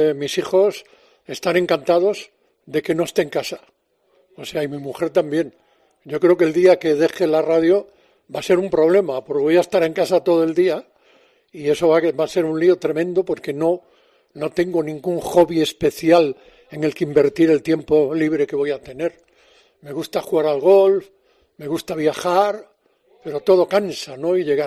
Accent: Galicia, Spain; para tener morriña, tengo que seguir estando lejos de Galicia y tener siempre ganas de volver.

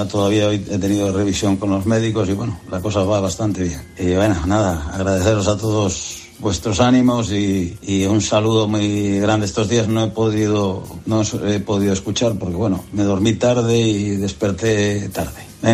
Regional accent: Asturias, Spain; de Asturias

